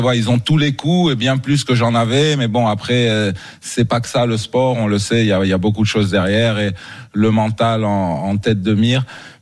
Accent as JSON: {"language": "French", "town": "Rabat", "region": "Rabat-Salé-Kénitra", "country": "Morocco", "tie": "born or raised there", "said": "Mais en tout cas, nous, on a bénéficié de ça au Maroc. Moi, j'ai grandi à Rabat."}